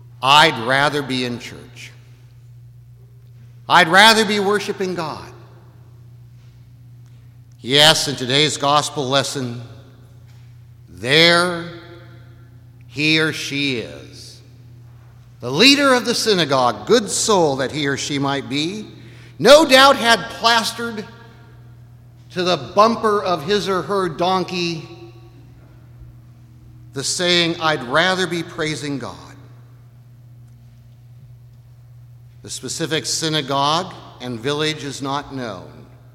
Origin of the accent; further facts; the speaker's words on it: Seattle, Washington, United States; Growing up in Seattle, I knew only one Jewish person.